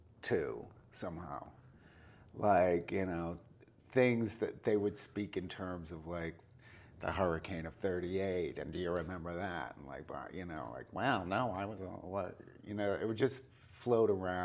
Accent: Plymouth, Massachusetts, United States; I was born in Plymouth, Massachusetts, which is a town that contains the smaller little town I lived in, Manomet, Massachusetts.

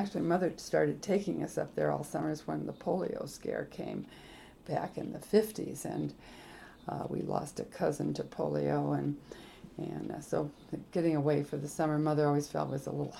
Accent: Minnesota, United States; also born or lived in St. Paul, Minnesota; I was born in St. Paul, Minnesota in 1944.

